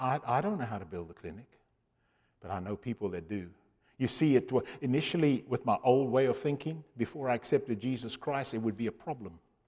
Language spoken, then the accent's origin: English; Zimbabwe; moved away; also born or lived in Cape Town, South Africa; my wife and I was born in Cape Town, raised in Zimbabwe, as Blake said, and met this lovely Southern belle from Alabama. You know, I grew up with a British background